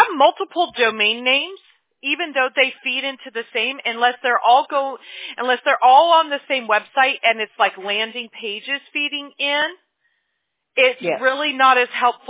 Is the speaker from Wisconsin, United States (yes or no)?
no; Mobile, Alabama, United States; born there; It's just it's the Southern in us is what it is. I was born in Mobile, Alabama. We were taught better than that.